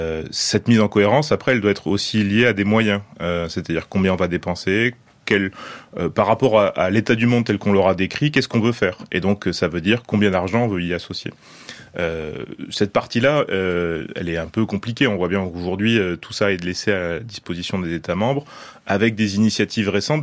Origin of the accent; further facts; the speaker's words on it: France; nous voyons aussi en tant que Français